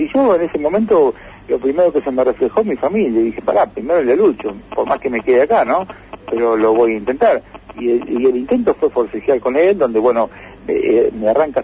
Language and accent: Spanish; Argentina; esto nos daña como argentinos.